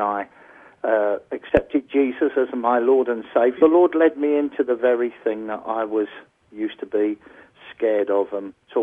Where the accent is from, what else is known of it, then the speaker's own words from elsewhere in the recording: London, United Kingdom; I live just outside London, just southwest of London. And I'm born and bred in London. Though I'm not a Cockney, I'm a Londoner.